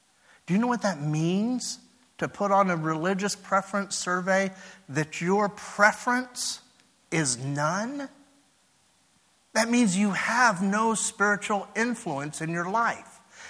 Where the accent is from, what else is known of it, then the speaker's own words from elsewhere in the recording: Marion, Indiana, United States; because I'm from Marion, Indiana. That's where I grew up. That's where I graduated from high school.